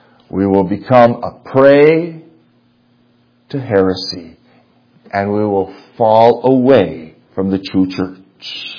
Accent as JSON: {"language": "English", "region": "Michigan", "country": "United States", "tie": "born or raised there", "said": "In the church that I grew up in Michigan"}